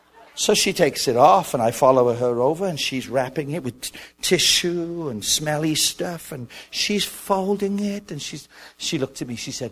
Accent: United Kingdom; now in United States; I said, no, ma'am, I'm from Great Britain.

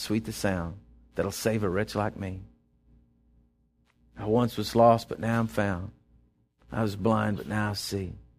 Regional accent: Texas, United States; And now I tell people I'm from Texas.

